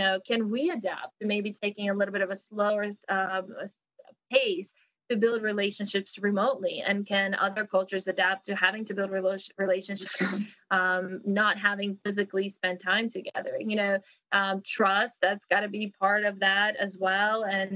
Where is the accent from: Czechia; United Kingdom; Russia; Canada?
Russia; Saint Petersburg; English is a second language; Okay, so I will say my hometown, St. Petersburg, Russia, is probably still one of the most beautiful cities that I have ever been to.